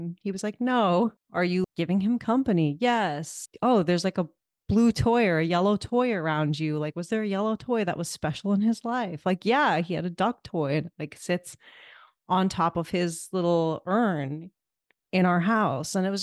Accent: India; I'm Indian.

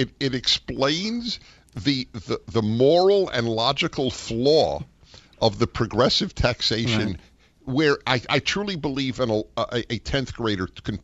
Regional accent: South Africa; I lived under apartheid. I'm black South African.

